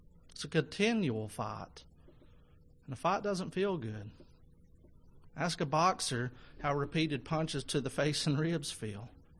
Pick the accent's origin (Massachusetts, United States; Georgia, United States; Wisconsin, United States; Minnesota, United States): Minnesota, United States; St. Paul; As I was growing up in St. Paul, Minnesota, my parents always instructed us children to show deep respect and gratitude to Dr. Granovsky